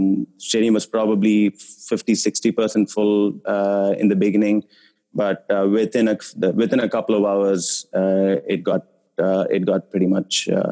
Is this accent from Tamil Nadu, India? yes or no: yes; Chennai, Tamil Nadu, India; I'm from Chennai originally. So in the early 2000s, Madras had a ton of matches that kept getting rained off